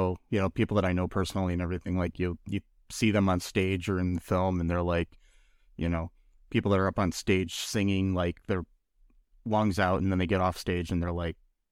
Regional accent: Toledo, Ohio, United States; I mean, I come from Toledo in Ohio, and Toledo's not necessarily that great of a city either.

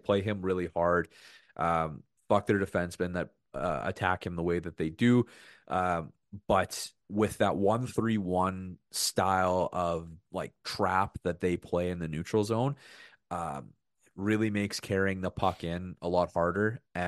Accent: New Jersey, United States; I'm from New Jersey.

